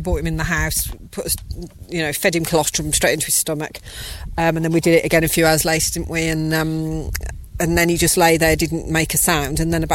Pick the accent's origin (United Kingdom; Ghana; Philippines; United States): United Kingdom; Birmingham, West Midlands; I come from Birmingham and there weren't many goats.